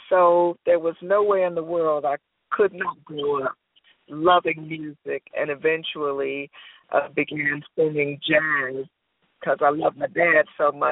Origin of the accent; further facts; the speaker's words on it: New Jersey, United States; Well, I'm originally from North New Jersey. I grew up in a house of music and jazz.